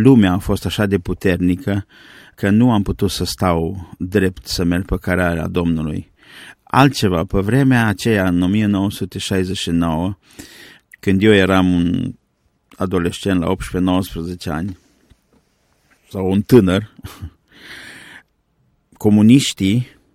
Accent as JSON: {"language": "Romanian", "country": "Romania", "moved": "yes", "said": "În anii 1969, după ce am plecat din România, am fost în Italia. Aproape 8 luni am stat în lagăr în Italia. Vreo 6 luni am stat la Napoli"}